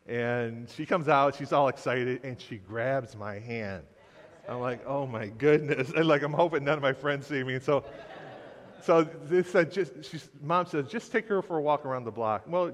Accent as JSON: {"language": "English", "town": "Detroit", "region": "Michigan", "country": "United States", "tie": "born or raised there", "said": "I'm a city boy, born and raised in Southwest Detroit."}